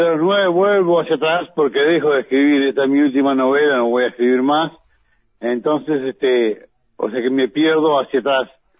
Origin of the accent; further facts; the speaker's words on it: Mercedes, Soriano, Uruguay; now in Villa Soriano, Uruguay; Sí, soy de Mercedes. Hace 15 años, va a ser en diciembre, que estoy viviendo acá.